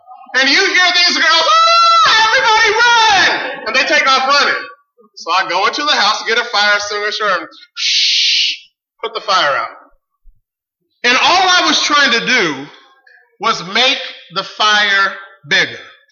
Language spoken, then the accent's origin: English; California, United States; I was born and raised in California.